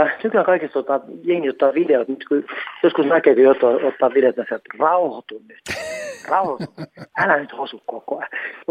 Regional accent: Nurmijärvi, Uusimaa, Finland; Mä oon Nurmijärven kotoisin. Siis se on kumminkin semmoinen myös niin kuin kylä.

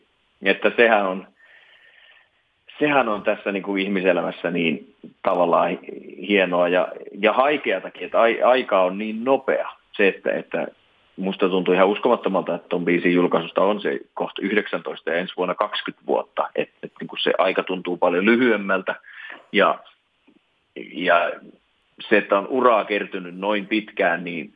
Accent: Vaasa, Ostrobothnia, Finland; born there; palattiin kotiin Vaasaan, että noin niin kuin virallisten kirjojen mukaan mä oon syntynyt Vaasassa.

